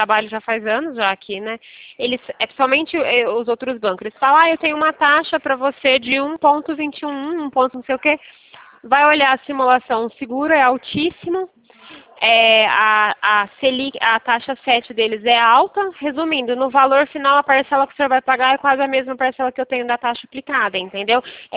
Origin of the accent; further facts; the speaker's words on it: Toledo, Paraná, Brazil; moved away; Eu vim do Paraná, né? Mas já faz alguns anos que eu moro aqui no estado de São Paulo.